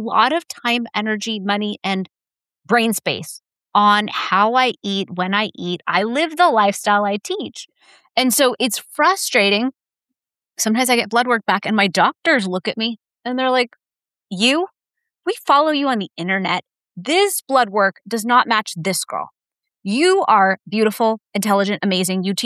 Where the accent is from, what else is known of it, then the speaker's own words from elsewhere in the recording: United States; It didn't occur to me as an American, my water could have parasites.